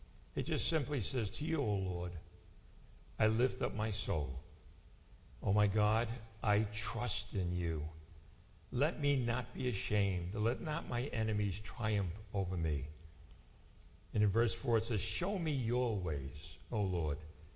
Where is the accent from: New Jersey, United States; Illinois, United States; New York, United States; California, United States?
New York, United States; Copiague; I grew up here in Copaig, right on Waldo Street, next block over from Jerry and Mary Ann. My father built the house I grew up in.